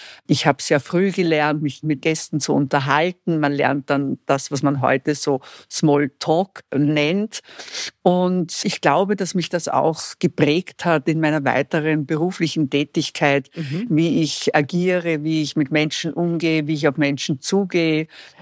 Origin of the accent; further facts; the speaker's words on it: Upper Austria, Austria; Ich bin in Oberösterreich im Mühlviertel geboren, in einem kleinen Ort. Bin dort aufgewachsen mit 6 Geschwistern. Ich war die Vorletzte. Meine Eltern hatten ein Gasthaus, die waren dort der Kirchenwirt.